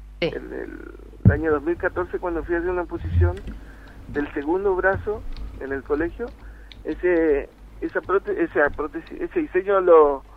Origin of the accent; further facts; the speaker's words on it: Barranqueras, Chaco, Argentina; Bueno, yo soy de acá, de Barranquera.